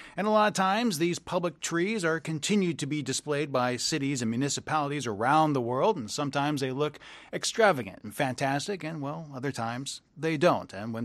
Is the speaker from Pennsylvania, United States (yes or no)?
no; Arizona, United States; and this comes from my home state of Arizona